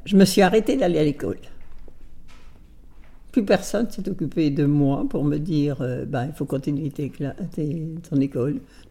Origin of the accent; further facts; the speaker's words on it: Feillan, France; Je viens de Feillan. Ouais. Je suis née à Feillan. J'habite Feillan.